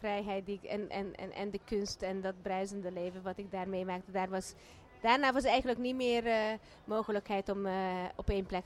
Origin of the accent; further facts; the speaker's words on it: Budapest, Hungary; Kijk, dat was toen Oostblok waar ik vandaan kwam. Ik kom uit Budapest.